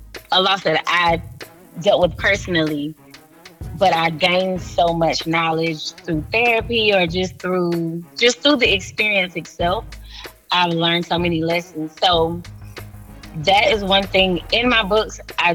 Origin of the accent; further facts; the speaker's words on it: the South, United States; I'm from the South, so.